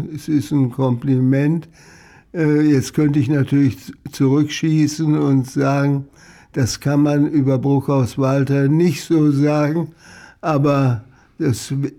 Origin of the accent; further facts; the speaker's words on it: Marburg, Hesse, Germany; Ja, Marburg bot sich an, das ist meine Geburtsstadt, da komme ich auch her.